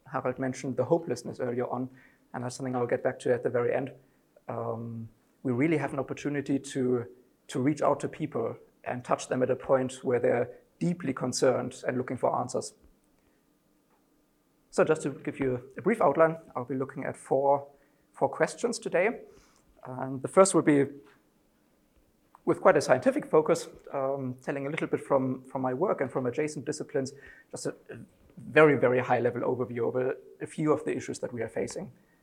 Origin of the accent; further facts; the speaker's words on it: Zambia; now in Germany; I grew up in Zambia, and now I'm working in Germany as a PhD student